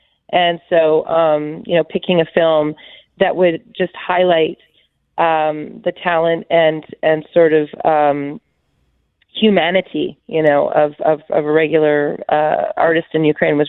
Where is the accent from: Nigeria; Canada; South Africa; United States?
Canada; So I'm pretty Ukrainian. But I think I'm very Canadian.